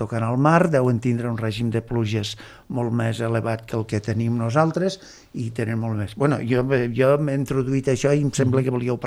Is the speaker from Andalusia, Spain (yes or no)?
no; Margalef, Catalonia, Spain; Però, clar, jo soc de Margalef.